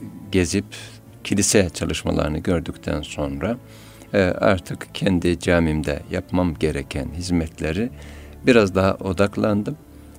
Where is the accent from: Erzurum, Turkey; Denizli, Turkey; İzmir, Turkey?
Erzurum, Turkey; Tortum; born there; now in Istanbul, Turkey; Erzurum, Tortum, Pehlivanı köyünde doğmuşum.